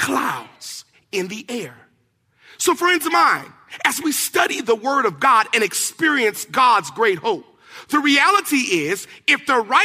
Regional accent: the South, United States; In fact, because I'm from the South, I'm going to eat grits with Jesus.

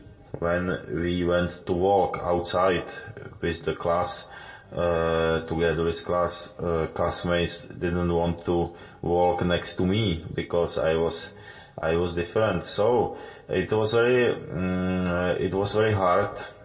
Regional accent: Tokyo, Japan; English is a second language; I was born in Tokyo, and my younger brother, he is 1 year younger than me, so he was born in Tokyo as well.

